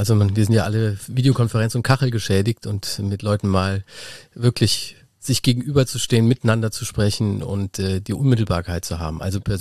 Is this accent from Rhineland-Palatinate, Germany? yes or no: yes; Rhineland-Palatinate, Germany; Aus einer Weingegend, also aus dem Ruvertal in der Nähe von Trier. Gute Riesling-Steillagengegend, die kaum einer kennt.